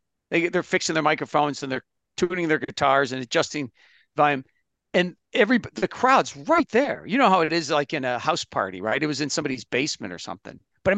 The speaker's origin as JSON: {"language": "English", "town": "Detroit", "region": "Michigan", "country": "United States", "tie": "born or raised there", "said": "The only place really to go in the tough inner city of east side of Detroit was Catholic school."}